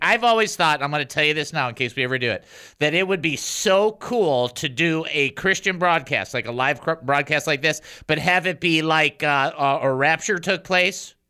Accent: Texas, United States; So we hope that they do well. Because we're from Texas.

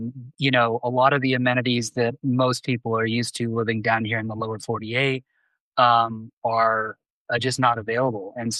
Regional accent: Alaska, United States; You know, I was born and raised in Alaska. Spent most of my formative years there

